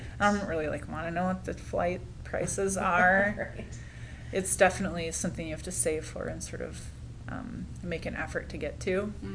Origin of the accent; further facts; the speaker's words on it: Michigan, United States; And I grew up in Michigan, so it was very similar in that we had this huge body of water, you know, 40 minutes from my house.